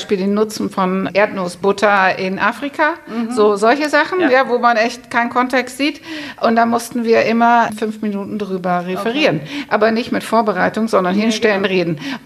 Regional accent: Netherlands

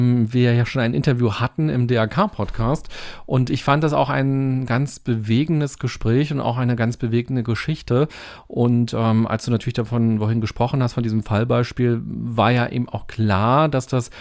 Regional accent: Berlin, Germany; als Berliner gibt es ja nicht so richtig Karneval.

